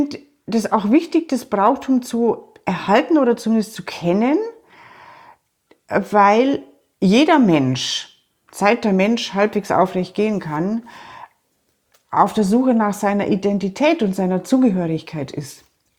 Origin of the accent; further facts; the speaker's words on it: Bavaria, Germany; born there; Also ich bin gebürtige Oberbayerin. Meine beiden Herkunftszweige lassen sich über hunderte von Jahren genau hier in Oberbayern nach.